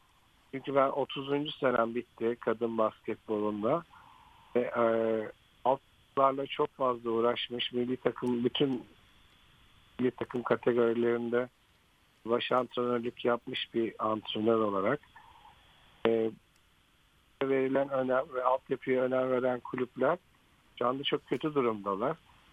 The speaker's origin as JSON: {"language": "Turkish", "region": "Ordu", "country": "Turkey", "said": "Ben Orduluyum."}